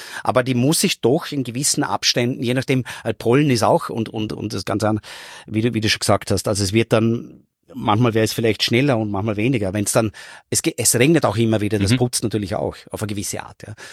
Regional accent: Vorarlberg, Austria; born or raised there

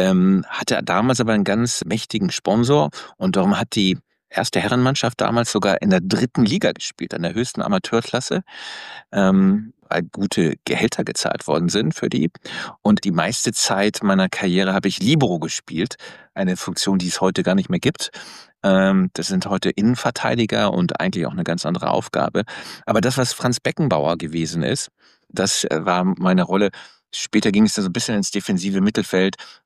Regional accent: North Rhine-Westphalia, Germany; born there; Ich bin gebürtiger Ostwestfale. Eine lustige Bezeichnung, aber das ist ein ganz spezieller Menschenschlag, die für ihre Gradlinigkeit und Klarheit bekannt sind.

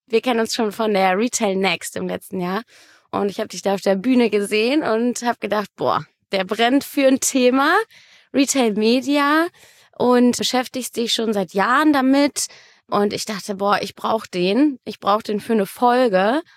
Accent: Münster, North Rhine-Westphalia, Germany; ich komme aus Münster. Nicht direkt zwischen Münster und Osnabrück, aber genau.

